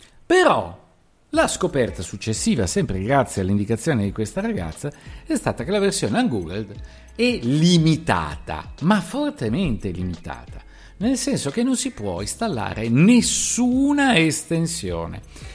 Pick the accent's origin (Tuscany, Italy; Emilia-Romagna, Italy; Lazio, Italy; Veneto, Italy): Veneto, Italy; accent: Venetian; E ho l'accento veneto ogni tanto